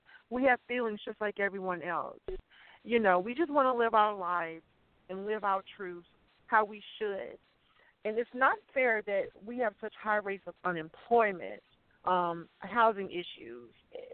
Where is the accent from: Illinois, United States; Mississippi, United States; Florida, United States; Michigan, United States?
Mississippi, United States; I just want to bring back more positive resources, because along with acting, I want to learn how to write and produce and come back to Mississippi and show other trans folks' stories.